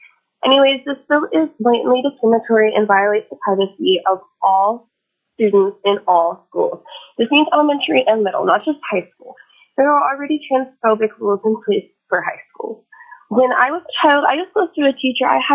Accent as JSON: {"language": "English", "town": "Anchorage", "region": "Alaska", "country": "United States", "said": "I am from Anchorage, calling on behalf of myself in opposition to House Bill 183."}